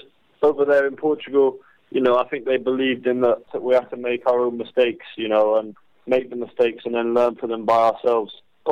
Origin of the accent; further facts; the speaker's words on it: England, United Kingdom; I'm English, so I've got the natural English attitude